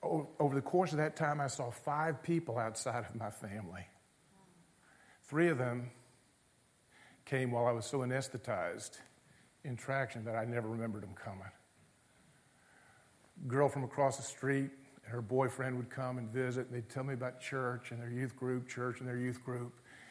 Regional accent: Charlotte, North Carolina, United States; But Charlotte was a great place for me to grow up. I grew up there in Charlotte as the city was growing.

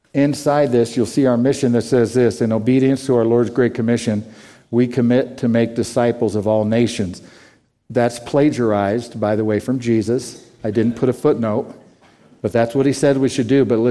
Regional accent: Pueblo, Colorado, United States; I grew up in Pueblo, where the majority of my friends, a large part of the culture down there in the 1980s, was Hispanic.

